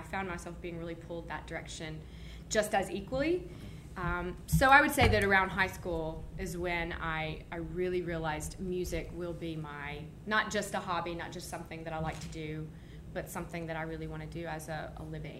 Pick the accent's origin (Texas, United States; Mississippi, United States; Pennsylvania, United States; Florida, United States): Mississippi, United States; Hattiesburg; particularly when my family made a move from the small town or small city of Hattiesburg, Mississippi. I grew up in Hattiesburg, to the outerlying rural area, to a really small little place.